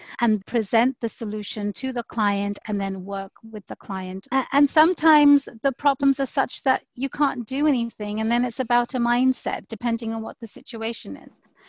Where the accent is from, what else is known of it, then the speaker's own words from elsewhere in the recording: England, United Kingdom; moved away; I've been here for 15 years. I moved from England, and 15 years is a long time.